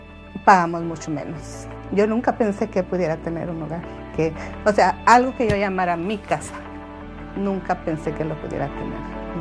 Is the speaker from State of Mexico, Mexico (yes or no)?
no; Durango, Mexico; Yo vengo de Durango, Durango, México.